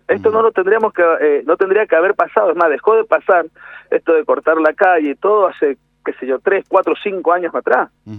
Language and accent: Spanish; Mendoza, Argentina; somos mendocinos, y sabemos que nosotros también vivimos el turismo.